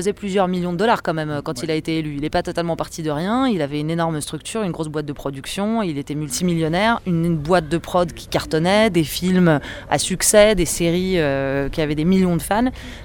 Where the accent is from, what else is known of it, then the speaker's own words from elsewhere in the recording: Russia; en tant que russe anti-guerre, en fait, il n'y a pas beaucoup de solutions.